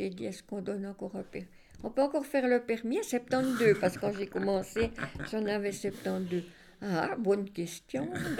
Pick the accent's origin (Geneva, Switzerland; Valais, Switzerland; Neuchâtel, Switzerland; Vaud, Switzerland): Neuchâtel, Switzerland; La Chaux-de-Fonds; Mais moi, j'ai écrit des livres sur mon enfance, ici à la Chaux-de-Fonds.